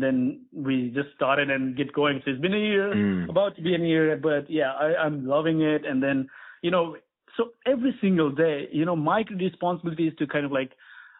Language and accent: English; India; I'm originally from India